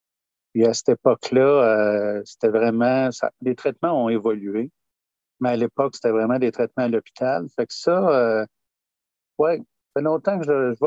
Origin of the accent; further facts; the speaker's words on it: Drummondville, Quebec, Canada; born there; also born or lived in Pierrefonds / Laval; je suis né à Drummondville et on a vécu une certaine période dans le coin de Pierrefonds par la suite. Mais vraiment arrivé à Laval aux alentours de 1978.